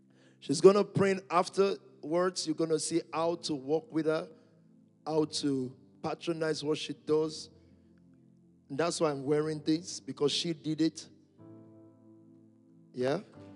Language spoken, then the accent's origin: English; Jamaica; I'm from Jamaica.